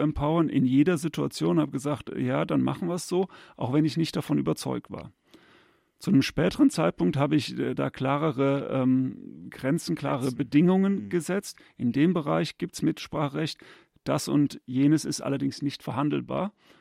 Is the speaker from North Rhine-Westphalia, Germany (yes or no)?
yes; North Rhine-Westphalia, Germany; Ja, ich bin ja auch Rheinländer, vielleicht.